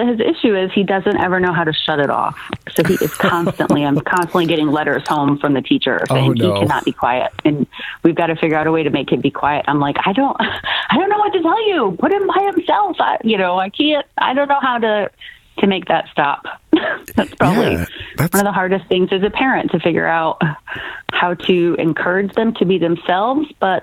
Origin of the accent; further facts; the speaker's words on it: Quad Cities, Illinois, United States; born there; Well, I was born in Illinois, the Quad Cities. So it was like right on the border of Illinois, Iowa.